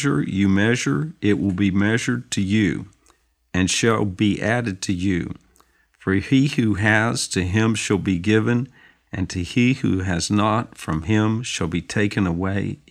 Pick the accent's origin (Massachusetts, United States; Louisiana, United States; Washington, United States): Washington, United States; Vancouver; from Vancouver, Washington.